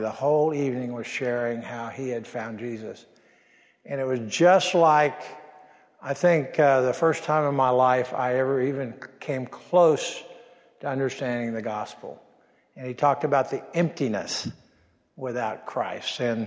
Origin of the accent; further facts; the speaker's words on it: Oklahoma City, Oklahoma, United States; So I was born in Oklahoma, and went to high school in Oklahoma City, and went off to college in 1961, the fall.